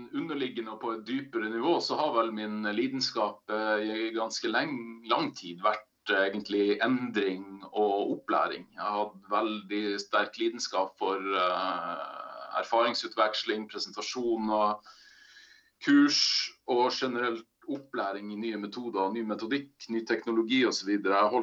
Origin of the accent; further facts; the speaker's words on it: Alta, Finnmark, Norway; Jag är från Finnmark, Alta, ett sted långt mot norr. 3 timmars körning från Nordkapp. 43 år gammal